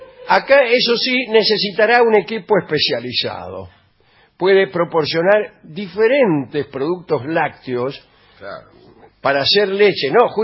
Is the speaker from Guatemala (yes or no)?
no; Uruguay; Bueno, somos de la República Oriental.